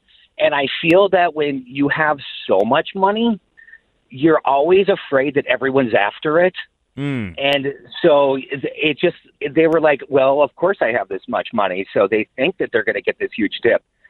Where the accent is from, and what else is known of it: Minnesota, United States; born or raised there; also born or lived in Los Angeles